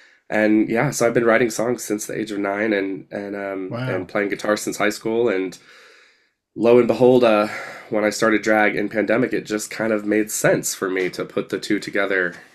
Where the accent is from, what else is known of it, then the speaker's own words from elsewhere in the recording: Asheville, North Carolina, United States; also born or lived in western US; lived out there for I lived out west almost for 20 years, and then the past year I've moved back to my hometown outside of Asheville, North Carolina.